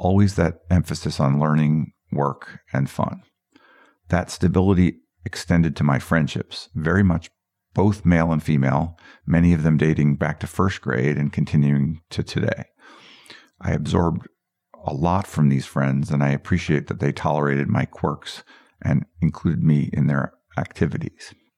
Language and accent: English; Boulder, Colorado, United States; also born or lived in New York; I was born in 1965 in Manhattan, New York, and I've seen cute pictures of me toddling around Riverside Park, but my parents, who were both teachers, moved to Boulder, Colorado just as I was about to turn